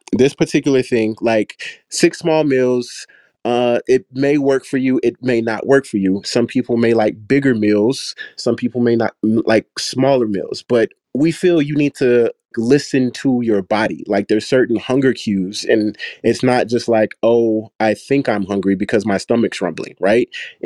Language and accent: English; Texas, United States; which is, this is kind of relative depending on the person, because I'm from Texas.